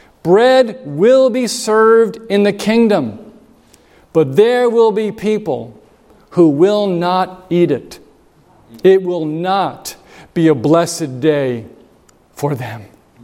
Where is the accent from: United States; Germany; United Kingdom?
United States; New Jersey; I'm from New Jersey, so I was in a hurry, and I had to leave.